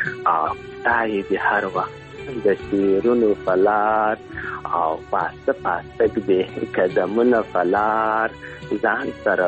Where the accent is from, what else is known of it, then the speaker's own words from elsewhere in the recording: Ghazni, Afghanistan; now in Helmand, Afghanistan; مونږ د هلمند نه یو مونږ د غزنی یو او د صفه هلمند راغلی یو